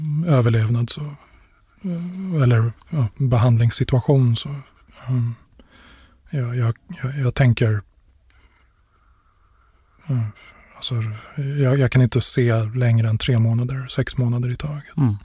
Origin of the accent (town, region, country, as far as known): Stockholm, Stockholm County, Sweden; born or raised there